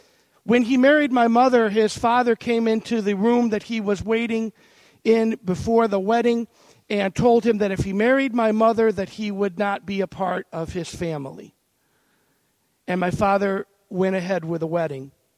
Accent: Buffalo, New York, United States; born there; I was born in 1966 in Buffalo, New York. I was born a Roman Catholic and a Buffalo Bills fan, and not necessarily in that order.

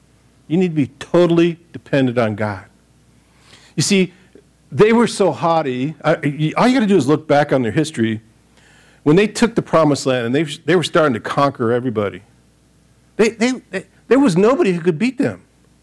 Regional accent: United States; I'm a stinking independent person. I'm an American.

